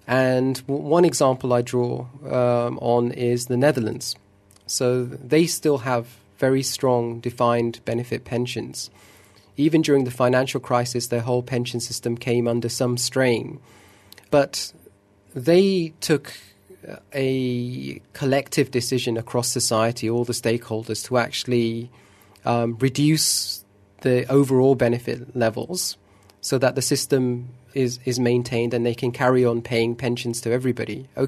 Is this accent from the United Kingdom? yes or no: yes; United Kingdom; you look at my home country of the UK